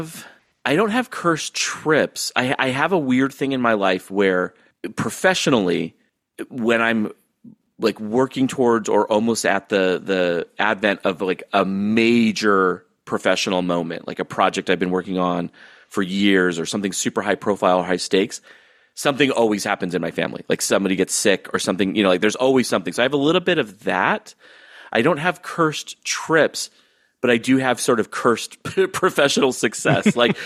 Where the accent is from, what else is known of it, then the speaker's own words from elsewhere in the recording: Phoenix, Arizona, United States; I am from Phoenix, Arizona